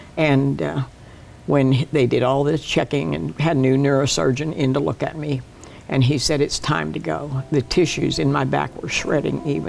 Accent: Pennsylvania, United States; Because I came from Pennsylvania.

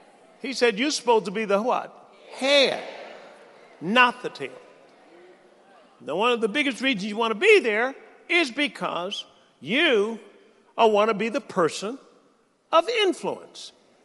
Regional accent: Tuskegee, Alabama, United States; When I was young, I was brought up in Tuskegee, Alabama. And that's where the famous Tuskegee Airmen were.

